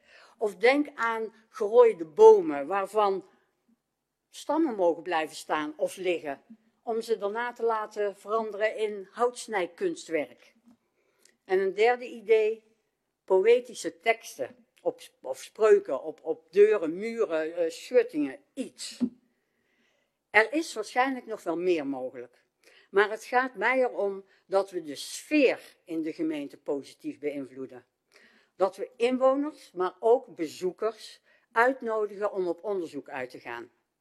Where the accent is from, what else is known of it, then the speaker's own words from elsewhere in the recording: Veldhoven, North Brabant, Netherlands; En iets meer dan 57 jaar geleden ben ik in Veldhoven geboren. En ik heb hier ook altijd gewoond. Zowel in Veldhoven dorp als in Zonderwijk, De Heikant, Zeelst en momenteel in Meerveldhoven. Maar ik ben dus nooit weg geweest.